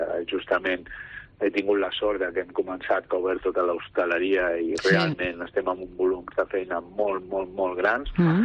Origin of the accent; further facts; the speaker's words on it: Vilanova i la Geltrú, Catalonia, Spain; Jo sóc d'aquí, del costat, de Vilanova, sempre professionalment m'he criat a Sitges